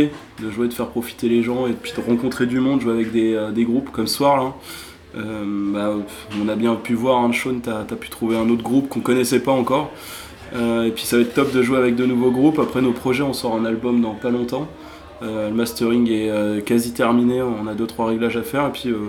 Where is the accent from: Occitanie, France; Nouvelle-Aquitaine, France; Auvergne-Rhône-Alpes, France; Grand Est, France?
Grand Est, France; Nogent-sur-Seine; on vient de Nogent-sur-Seine dans l'Aube.